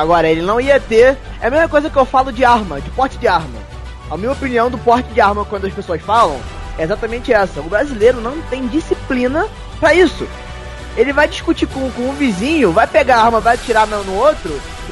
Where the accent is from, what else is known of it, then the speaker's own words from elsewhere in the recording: Brazil; A gente começou o Brasil porque a gente é brasileiro e a gente zoa mesmo.